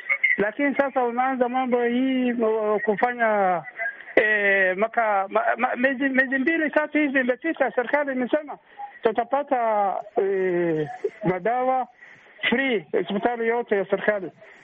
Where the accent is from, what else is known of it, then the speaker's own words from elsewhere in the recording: Garissa, Garissa County, Kenya; mimi nimetoka kutoka Garissa, Kenya.